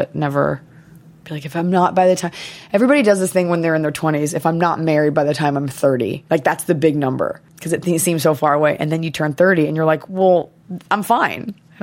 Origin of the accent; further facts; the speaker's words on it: Dallas, Texas, United States; moved away as an adult; also born or lived in Boston; Also, growing up in Dallas, Texas, like